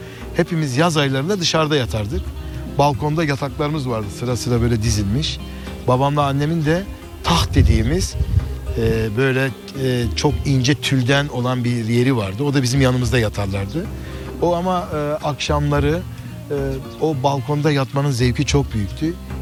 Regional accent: Diyarbakır, Diyarbakır Province, Turkey; born there; Biz oraya göçmüşüz yeni eve ve annem beni doğurmuş ve ben yeni Diyarbakır'ın yeni şehrinde doğmuşum.

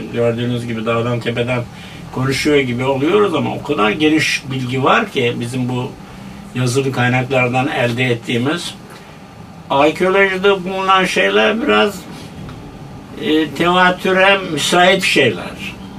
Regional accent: Denizli, Turkey; born there; Hatta ben Denizli'de doğumluyum.

